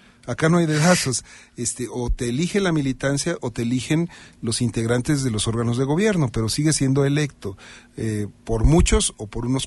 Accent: Mexico; Yo hablo como cualquier mexicano, ¿no?

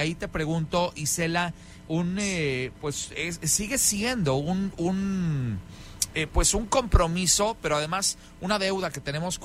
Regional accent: Mexico; Creo yo que en una sociedad como la de nuestro país, una sociedad como la mexicana, siempre hay una conciencia muy grande de la importancia que tienen los abuelos

